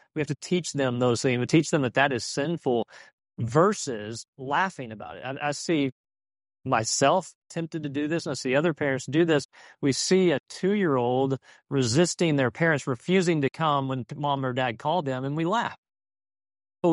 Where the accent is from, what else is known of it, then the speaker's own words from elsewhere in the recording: Deer Park, Texas, United States; I mean, I grew up in Deer Park, so right next door to us.